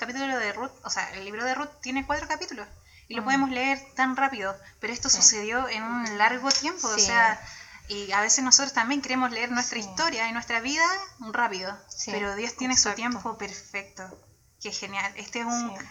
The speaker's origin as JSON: {"language": "Spanish", "country": "Chile", "said": "Incluso internacionalmente, de repente nos dicen, ¿por qué hablan tan rápido? Bueno, somos chilenos."}